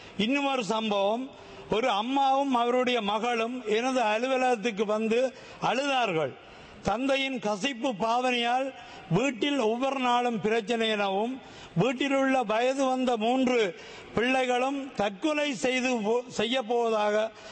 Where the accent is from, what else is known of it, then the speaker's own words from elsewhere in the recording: Northern Province, Sri Lanka; நான் முல்லைத்தீவு மாவட்டத்தை சேர்ந்தவன். வன்னி தேர்தல் மாவட்டத்தை பிரதிநிதித்துவப்படுத்துவன்.